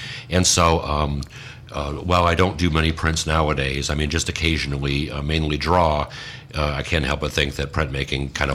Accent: Chesterton, Indiana, United States; Well, I'm a native of Northwest Indiana, and consider Chesterton to be my hometown. I ended up teaching at the high school that I went to.

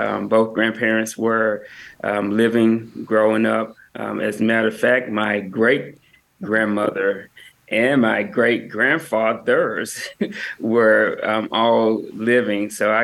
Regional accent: Arlington, Tennessee, United States; I'm from Arlington, Tennessee, which is right outside of Memphis. It's similar, I guess, in flavor of people and personalities and things of that nature. But to sum it up, Arlington is country. It's the country. And Memphis is the city, basically. So I grew up in the country.

